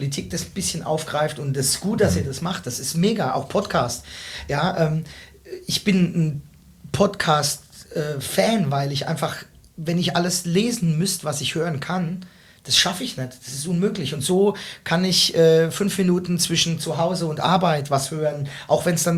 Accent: Rhineland-Palatinate, Germany; ich bin ja eigentlich Pfälzer, ne, gewesen.

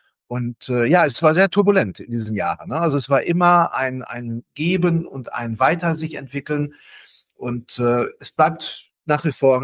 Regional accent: North Rhine-Westphalia, Germany; born there; bin gebürtiger Westfale. Die Liebe hat mich ins Rheinland gebracht.

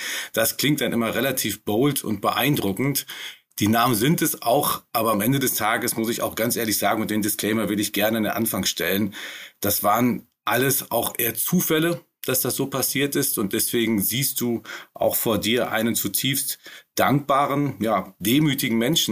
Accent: North Rhine-Westphalia, Germany; born there; bin ich im Sauerland geboren, in eine großartige Familie, wo man sich auch nicht viel Sorgen machen musste. Das muss man natürlich auch wissen, in einer Zeit, in der ich dann als Jahrgang 74 aufgewachsen bin

